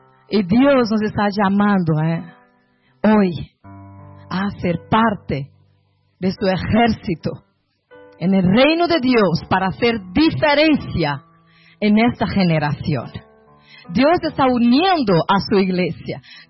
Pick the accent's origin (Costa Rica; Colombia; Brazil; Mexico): Brazil; Spanish is a second language; now in Spain; También mi vida salió de un pueblo pequeño, de Brasil. Somos de Brasil